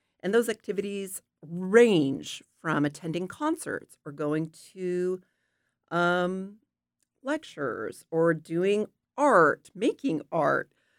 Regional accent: Hawaii, United States; From my own background, cultural values, I'm Hawaiian, Kanaka Maoli, and so centering the earth and a relationship to it has always been integral to who I am.

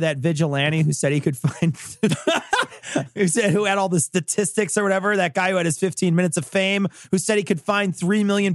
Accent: Chicago, Illinois, United States; I am from Chicago, but I am not pro-voter fraud.

